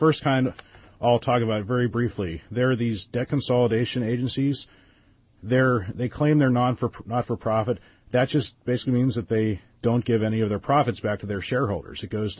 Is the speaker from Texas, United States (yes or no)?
no; Bethel Park, Pennsylvania, United States; and I'd like to give a shout-out to anyone listening in Pittsburgh on WPTT 1360, especially anyone in my hometown of Bethel Park.